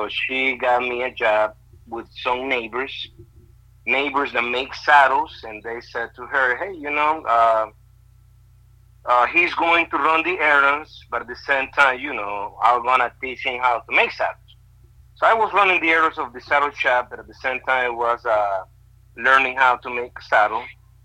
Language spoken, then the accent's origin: English; Estelí, Nicaragua; Well, I was born and raised in Estelí, Nicaragua. So that's my birthplace.